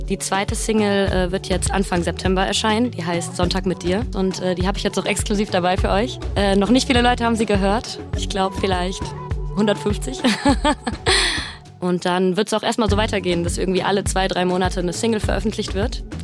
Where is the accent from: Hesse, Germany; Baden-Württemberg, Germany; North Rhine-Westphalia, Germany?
Hesse, Germany; Frankfurt; ich komme aus Frankfurt. Das ist meine Heimatstadt